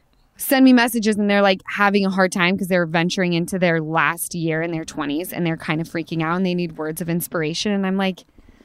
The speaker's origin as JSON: {"language": "English", "region": "Utah", "country": "United States", "said": "Yeah, because we're from Utah."}